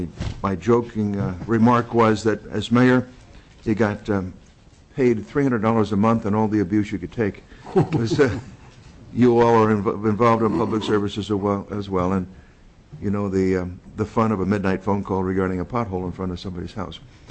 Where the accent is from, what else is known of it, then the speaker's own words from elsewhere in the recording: New York City, New York, United States; moved away as an adult; now in Alaska, United States; I am from New York City, originally. I was raised there and came to Alaska in 1968 with the U.S. Army, like a lot of other people brought by the service or by the oil companies and so on.